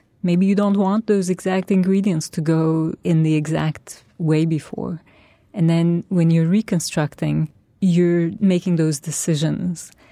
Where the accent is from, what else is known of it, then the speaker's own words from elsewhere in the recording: Turkey; now in New York, United States; if I am from Turkey and now I live in New York, maybe my future should be the world.